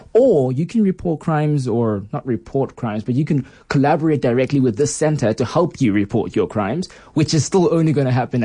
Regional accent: Bloemfontein, Free State, South Africa; I'm actually from Bloemfontein.

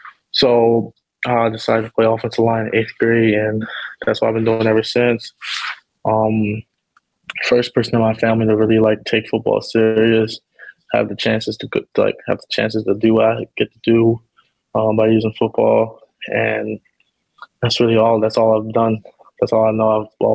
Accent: Baltimore, Maryland, United States; Yeah, growing up in Baltimore, I tried basketball early on

